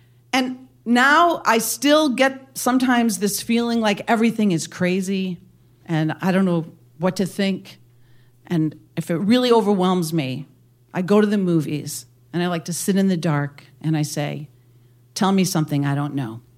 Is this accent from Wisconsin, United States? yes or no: yes; Wisconsin, United States; I drive to Oshkosh. Everybody knows Oshkosh. It's 40 minutes from my hometown, and I buy the album